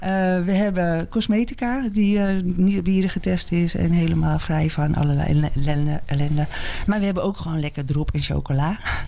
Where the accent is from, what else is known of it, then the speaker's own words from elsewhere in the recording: Muiden, North Holland, Netherlands; born there; Ik ben in de Muiden geboren.